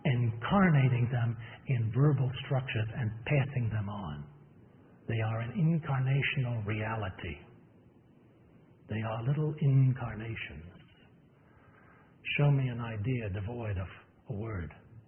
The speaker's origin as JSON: {"language": "English", "region": "New York", "country": "United States", "tie": "born or raised there", "said": "Now, I grew up in New York, around New York. There are a lot of Italians in New York."}